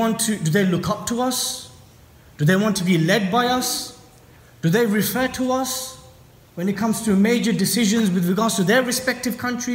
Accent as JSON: {"language": "English", "town": "Bedford", "region": "East of England", "country": "United Kingdom", "tie": "born or raised there", "said": "It happens in my hometown of Bedford."}